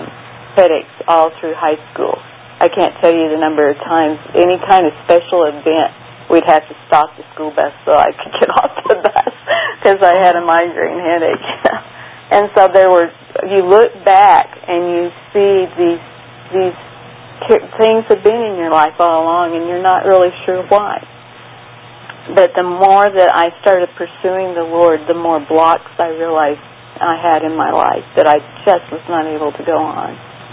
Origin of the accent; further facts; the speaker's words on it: Oklahoma, United States; I grew up in Oklahoma in a little Midwest town, went to Oklahoma State, you know, graduated, became a teacher.